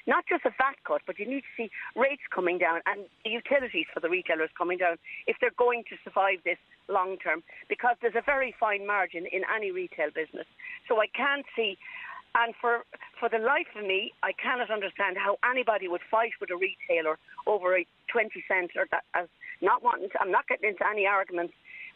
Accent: Kilkenny, Leinster, Ireland; I'm from Kilkenny

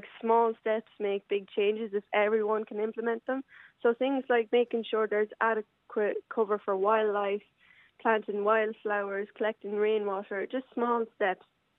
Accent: Leinster, Ireland; So I'm from Offaly. We were a beef farm up until about February.

